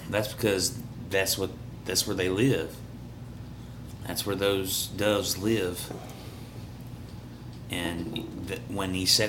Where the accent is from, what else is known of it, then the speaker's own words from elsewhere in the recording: Alabama, United States; because, like, we're from Alabama. We're from Little Podunk, Alabama.